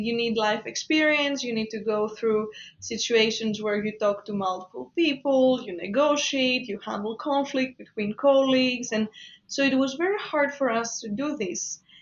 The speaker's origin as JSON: {"language": "English", "country": "Greece", "moved": "as an adult", "lives_now": "United States", "said": "I'm from Greece, so I've been living in the US for 7 years now"}